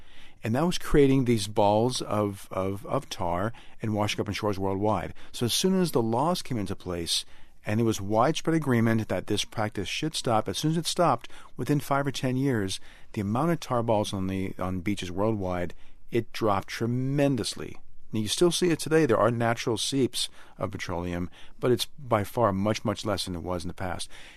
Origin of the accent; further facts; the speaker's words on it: Mississippi, United States; So I grew up in near the Gulf of Mexico, and you'd walk on the beach in southern Mississippi. My stepfather was a fisherman.